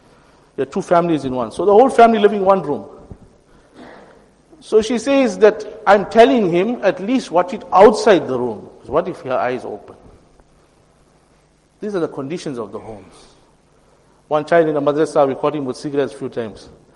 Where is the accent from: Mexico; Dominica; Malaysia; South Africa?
South Africa; Phoenix, KwaZulu-Natal; And brothers, make maaf, I come from Phoenix.